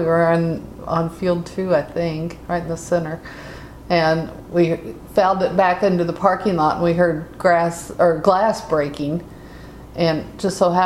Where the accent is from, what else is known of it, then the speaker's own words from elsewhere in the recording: Kansas City, Missouri, United States; I grew up in South Kansas City. Went to Ruskin High School. And we moved out here in 85.